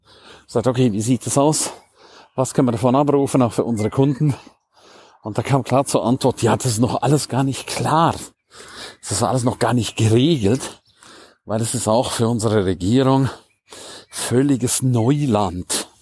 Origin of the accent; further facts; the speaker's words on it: Switzerland; für mich als Schweizer kein Problem. Als Schweizer darf ich ja noch in meiner Heimat.